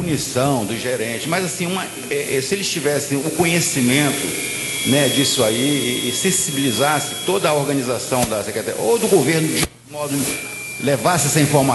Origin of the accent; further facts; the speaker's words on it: Brasília, Federal District, Brazil; e nós somos de Brasília.